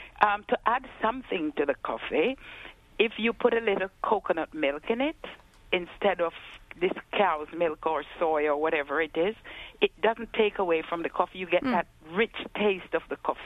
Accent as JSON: {"language": "English", "country": "Jamaica", "said": "I'm from Jamaica"}